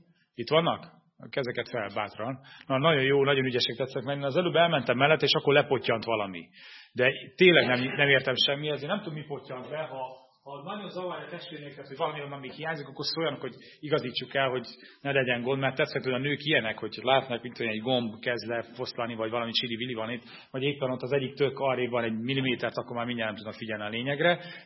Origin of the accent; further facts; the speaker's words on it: Romania; 1980-ban születtem, romániai vagyok.